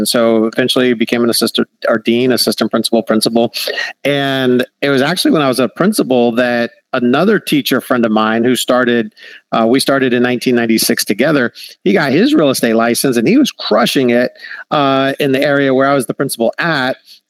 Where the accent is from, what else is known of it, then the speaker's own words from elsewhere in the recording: Orlando, Florida, United States; I grew up in Orlando. With the high school in Orlando, I always wanted to be a teacher.